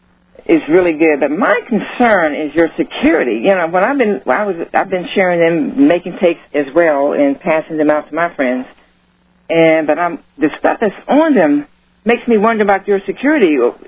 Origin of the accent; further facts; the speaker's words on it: Columbus, Ohio, United States; Yeah, I'm from Columbus, and I'll keep this short.